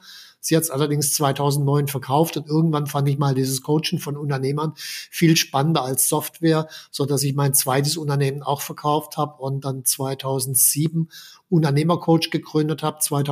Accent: Baden-Württemberg, Germany; Ursprünglich komme ich aus der Nähe von Stuttgart und bin aufgewachsen, ganz normal, Schule, Abi

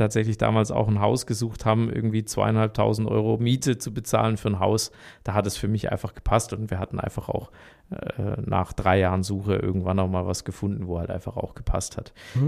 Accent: Baden-Württemberg, Germany; accent: Swabian; ich bin ja sozusagen schwäbischer Badner, also Schwabenzer. Ich bin als Schwabe ins Badenland gezogen

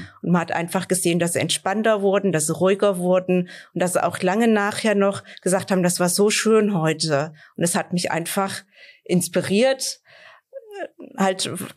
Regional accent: Lütter, Hesse, Germany; born or raised there; also born or lived in Fulda

